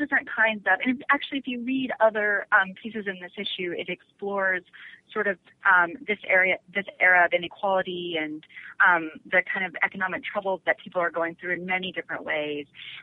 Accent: Arkansas, United States; Certainly, if I had stayed, I grew up in Arkansas, I was a good student.

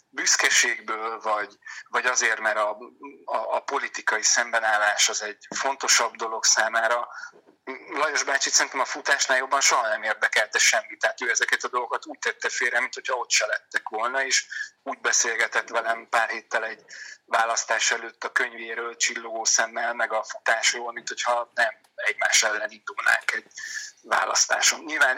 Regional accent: Salgótarján, Nógrád, Hungary; Salgó Tarjáni Besztercel lakótelepen nőttem föl, és ilyen 9-10 évesen kerültem a Salgó Tarjáni tájfutók közé először

